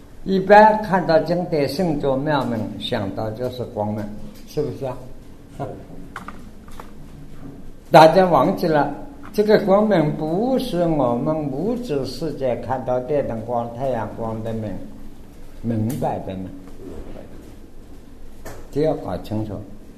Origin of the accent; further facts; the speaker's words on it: China; 我们中国人讲话不是